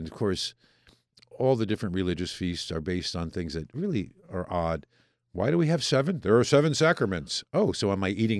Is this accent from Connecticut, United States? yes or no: yes; New Haven, Connecticut, United States; I brought one of our traditional, I'm from New Haven, okay?